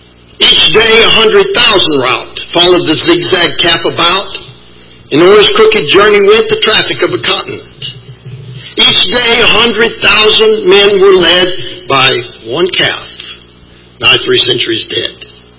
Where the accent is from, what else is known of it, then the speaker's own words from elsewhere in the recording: Alabama, United States; Now, I'm from Alabama. I'm not saying our cows are smarter.